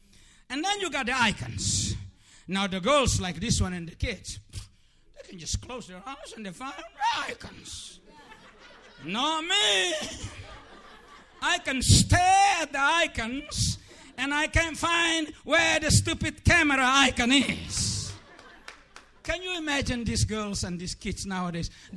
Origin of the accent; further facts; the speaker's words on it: United States; I'm an American too